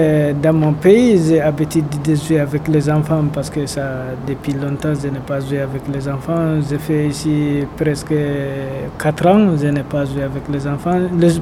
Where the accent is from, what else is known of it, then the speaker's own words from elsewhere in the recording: Guinea; French is a second language; moved away as an adult; now in France; Et j'ai 26 ans, je viens de Guinée-Conakry. J'ai arrivé en France en 2018.